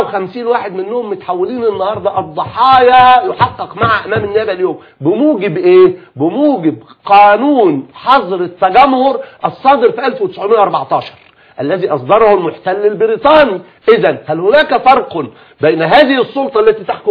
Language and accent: Arabic; Egypt; أنا عايز أتكلم باعتباري مصري